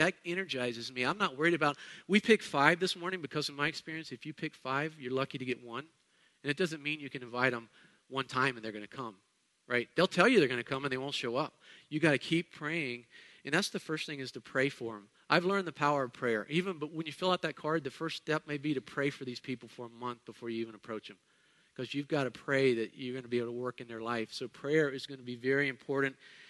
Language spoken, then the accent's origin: English; North Carolina, United States; I grew up in North Carolina, and we had a change of seasons.